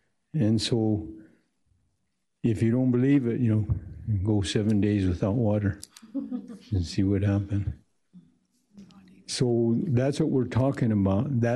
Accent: Denver, Colorado, United States; born there; I was born here in Denver. I went to Denver Public Schools

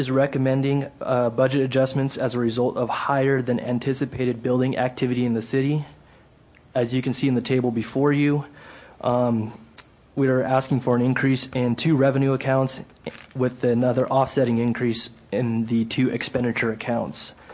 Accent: Hanford, California, United States; Hanford, California.

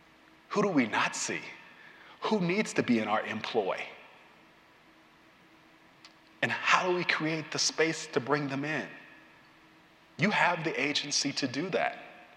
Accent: Kansas City, Missouri, United States; And I come from Kansas City, Missouri, so you know, I'm not even hip to all the pronouns

